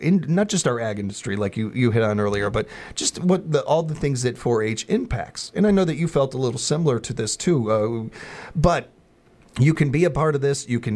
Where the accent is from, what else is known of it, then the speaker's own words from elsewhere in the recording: Chicago, Illinois, United States; even as a city boy growing up in Chicago and everything